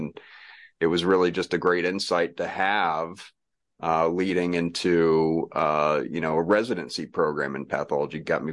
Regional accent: Florida, United States; that was definitely where I started out being interested, growing up in Florida, having a lot of nature around me.

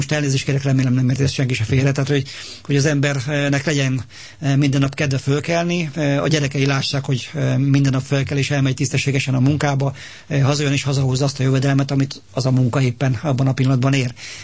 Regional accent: Hungary; Tehát az, hogy mi európaiak vagyunk, az azt jelenti, hogy magyarok vagyunk, és ezen öntudatunkat, önazonosságunkat kell ápolni, illetve erősíteni

